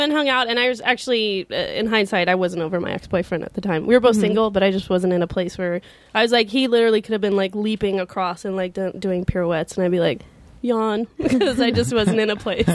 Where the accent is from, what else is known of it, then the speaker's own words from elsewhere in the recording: California, United States; And I'm from Northern California